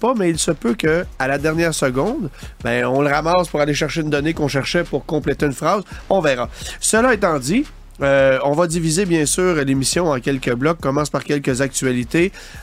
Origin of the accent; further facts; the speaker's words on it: Canada; chez nous au Canada